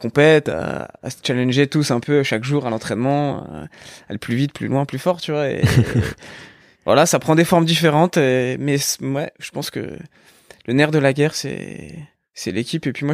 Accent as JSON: {"language": "French", "town": "Épinal", "region": "Grand Est", "country": "France", "tie": "born or raised there", "said": "nous on a grandi à Épinal jusque notre bac."}